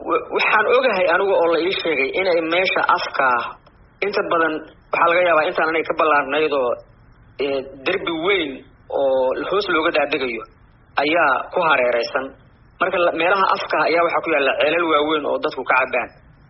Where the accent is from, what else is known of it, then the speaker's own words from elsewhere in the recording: Nugaal, Somalia; hadeer anigu waxaan soo gaaray markaan yaraa durdurro waaweyn oo jiray oo hadeer badankoodii angageen.